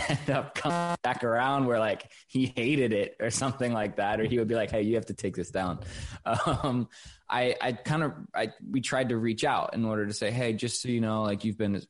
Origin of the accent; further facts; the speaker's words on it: Denver, Colorado, United States; born there; also born or lived in Maryland / Virginia / New York; now in Nashville, United States; I was born in Denver, Colorado, lived there for the first kind of part of my life, then went to the DC area, was on the Maryland side and the Virginia side